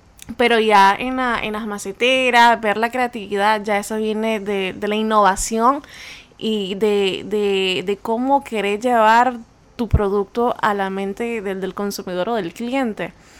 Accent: Nicaragua; incluso nosotros como nicaragüenses, a mí me ha pasado

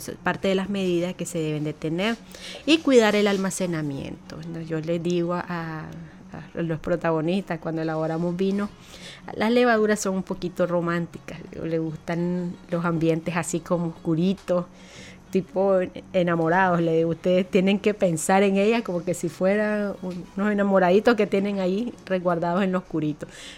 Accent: Nicaragua; muchas veces, como Nica, decimos, vamos a consumir el famoso roncito que no puede faltar en la mesa navideña

